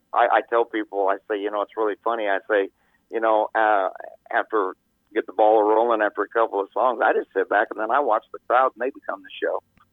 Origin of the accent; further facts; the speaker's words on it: Illinois, United States; I'm originally from Central Illinois, so my stepfather, we were the church band, and I self-taught myself how to play the drums